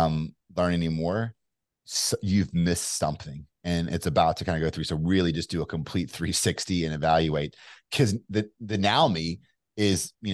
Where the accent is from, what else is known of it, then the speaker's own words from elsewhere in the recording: Kentucky, United States; I mean, you hear me now, I don't sound like I'm from Kentucky, right? I sound probably more like New York